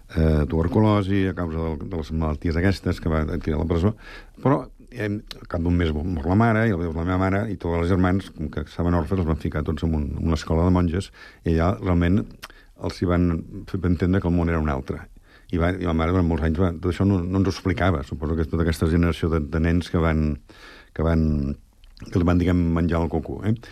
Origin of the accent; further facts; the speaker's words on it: Montcada i Reixac, Catalonia, Spain; Jo soc de Montcada, com deia abans